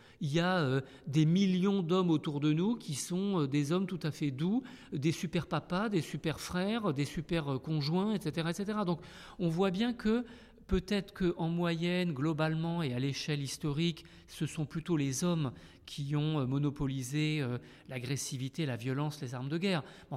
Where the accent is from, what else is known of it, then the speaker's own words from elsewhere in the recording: Paris, Île-de-France, France; sans compter le fait que moi j'ai grandi à Paris en France, donc là aussi c'est relativement différent.